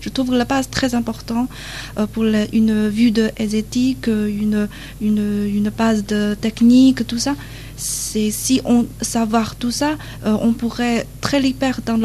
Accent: Xi'an, Shaanxi, China; French is a second language; En fait, la Shaanxi, c'est la province de la Chine. Donc, la ville exactement, il s'appelle Xi'an. Donc, on vient de la Xi'an. C'est la centre de la Chine, tout centre, comme le cœur de la Chine.

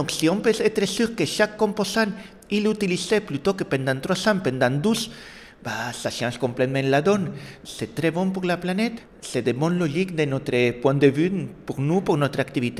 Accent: Spain; French is a second language; also born or lived in Brittany; Le petit accent que vous arriverez à percevoir vient du fait que je suis espagnol, mais j'ai passé la moitié de ma vie en Bretagne.

